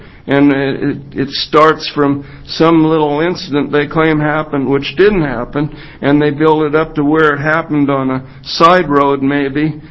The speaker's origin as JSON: {"language": "English", "town": "Silverton", "region": "Oregon", "country": "United States", "said": "Marion County"}